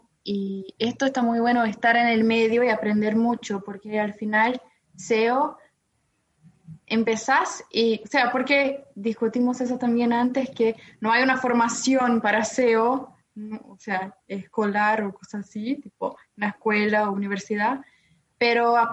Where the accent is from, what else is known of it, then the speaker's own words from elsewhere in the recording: São Paulo, Brazil; Spanish is a second language; de Brasil, entonces vivo en São Paulo